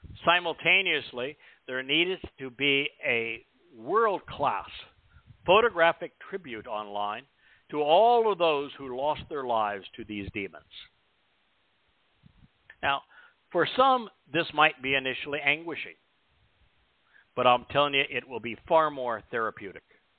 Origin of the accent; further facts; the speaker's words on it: United States; born there; moved away; I was born in America. I've subsequently left.